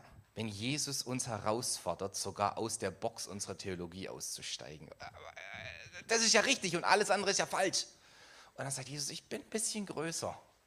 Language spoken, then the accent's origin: German; Baden-Württemberg, Germany; Ich bin Schwabe.